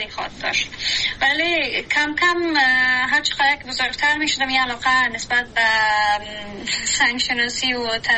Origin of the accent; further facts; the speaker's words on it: Kabul, Afghanistan; also born or lived in Badakhshan; ما در بدخشان به دنیا آمدیم ولی بقیام در کابل سپری شدم، چون به نظر به دلایلی که وجود داشت خانواده مجبور شدن در کابل کوچ کنن و ما هم بقیام رو در کابل سپری شدم